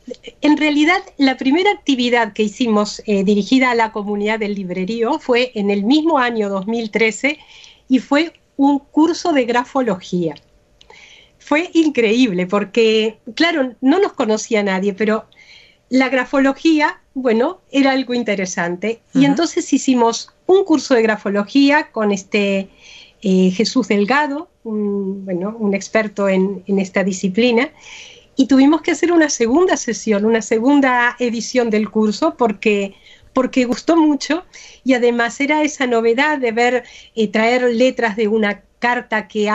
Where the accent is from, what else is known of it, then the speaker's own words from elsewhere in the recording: Uruguay; now in Sabadell, Spain; cuando nos comentaban, ah, claro, una uruguaya, pues sí, le digo